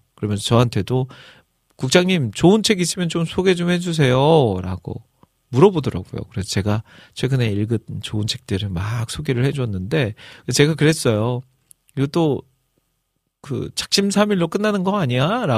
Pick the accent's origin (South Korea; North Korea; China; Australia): South Korea; Jeolla; 제가 고향이 전라도고